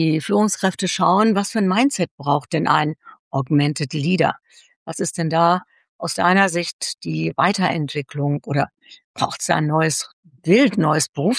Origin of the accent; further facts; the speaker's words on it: Germany; ich komme ja aus Deutschland